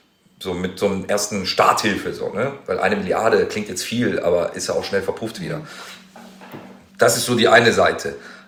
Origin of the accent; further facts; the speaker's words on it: Germany; so als Tunesier, also Deutsch-Tunesier, aber ich bin halt Deutscher und Tunesier und beides. Und manchmal das und manchmal das. Es wechselt auch immer so.